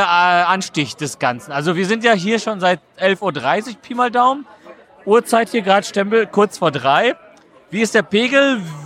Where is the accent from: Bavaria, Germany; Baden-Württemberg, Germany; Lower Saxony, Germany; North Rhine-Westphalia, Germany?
North Rhine-Westphalia, Germany; wie die Leute im Ruhrgebiet aus meiner Heimat sagen